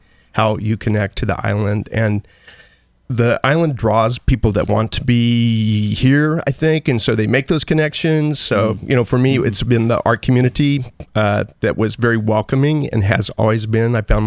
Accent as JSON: {"language": "English", "region": "Midwest", "country": "United States", "tie": "born or raised there", "also_born_or_lived": "Texas", "said": "I grew up in the Midwest and in Texas, so this was a big change for me"}